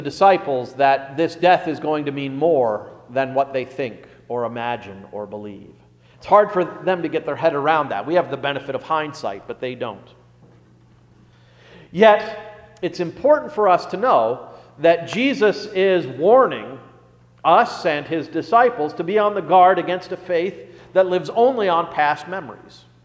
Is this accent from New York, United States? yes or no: yes; Rochester, New York, United States; The church I grew up in Rochester, New York, it started out, I love this story, this is amazing to me.